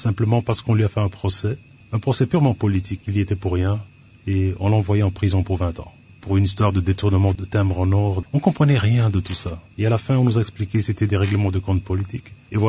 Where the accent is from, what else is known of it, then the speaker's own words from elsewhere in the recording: Kinshasa, DR Congo; Parce que Kin, on a grandi à Kin.